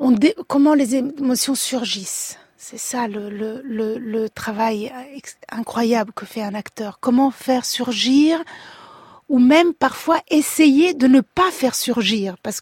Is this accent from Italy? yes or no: yes; Italy; first language Italian; French is a second language; Ma langue, c'est l'italien. Je suis italienne et de enfance italienne.